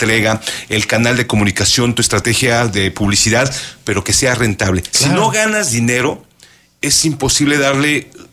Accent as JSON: {"language": "Spanish", "country": "Mexico"}